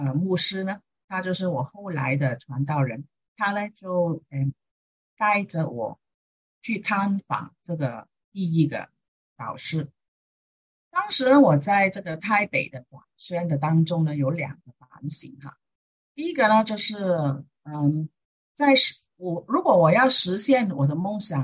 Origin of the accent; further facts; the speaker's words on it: Hong Kong; also born or lived in China; 我呢，其实呢是出生在中国的，然后呢，3岁左右的时候就移民到香港，我在香港成长的。